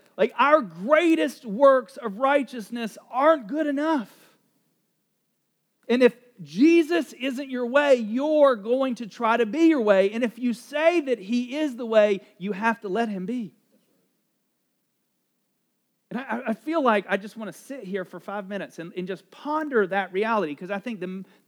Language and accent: English; the South, United States; I mean, I grew up in the South.